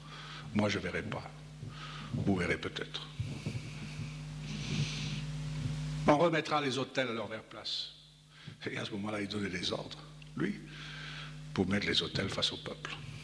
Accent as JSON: {"language": "French", "region": "Valais", "country": "Switzerland", "said": "chez nous en Valais."}